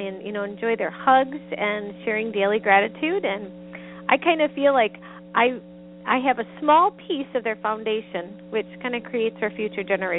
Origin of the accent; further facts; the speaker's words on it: Sun Prairie, Wisconsin, United States; Sure. I grew up in a small town called Sun Prairie, Wisconsin. And when I was growing up, it was about 12,000 people.